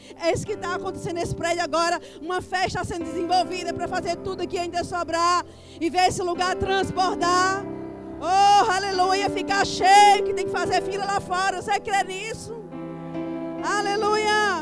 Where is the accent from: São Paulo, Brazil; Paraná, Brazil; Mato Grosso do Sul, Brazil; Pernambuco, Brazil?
Pernambuco, Brazil; Recife; É diferente de onde eu vim, de Recife, a cultura é completamente diferente.